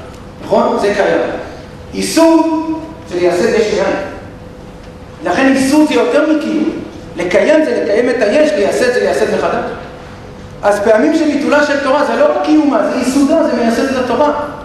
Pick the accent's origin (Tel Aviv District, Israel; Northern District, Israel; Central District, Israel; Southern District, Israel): Tel Aviv District, Israel; Holon; אני גדלתי בחולון.